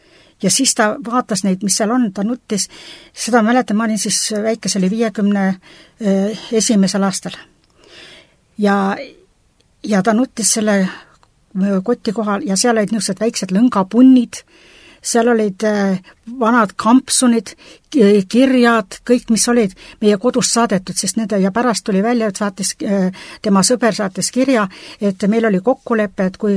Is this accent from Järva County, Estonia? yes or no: no; Kalmu, Saare County, Estonia; Ma olen tagamaisest pärit. Ja Kalmu külast. Ja meil oli väga suur pere. Meid oli 10 last emalisel. Ja mina muide kõige noorem.